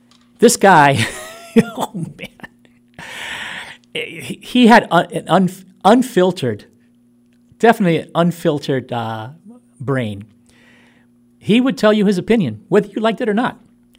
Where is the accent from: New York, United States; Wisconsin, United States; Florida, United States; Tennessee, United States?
New York, United States; Brooklyn; I'm from Brooklyn, so I've definitely got some rough edges around me.